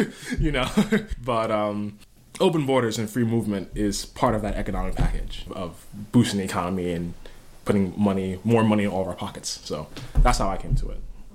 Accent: New York City, New York, United States; also born or lived in North Carolina; I'm originally from New York City. I lived there until I went off to college, really, with about a year gap in North Carolina. I've mostly grown up in cities, or prefer cities.

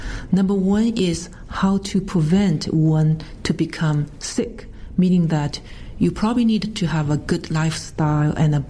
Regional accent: China; Well, as I said earlier, I grew up in China

